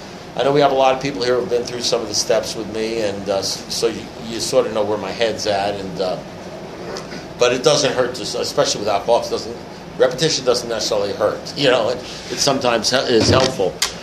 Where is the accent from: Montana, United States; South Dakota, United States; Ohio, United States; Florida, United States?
Florida, United States; Coral Gables; I'm an alcoholic from Carl Gables